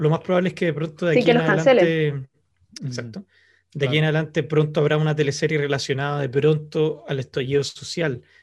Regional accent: Colombia; now in Chile; Yo siempre comento, cuando me preguntan, de yo como colombiano viviendo en Chile

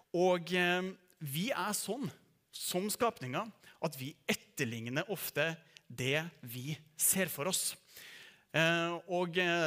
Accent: Oppdal, Trøndelag, Norway; now in Trondheim, Norway; og jeg kommer fra Oppdal.

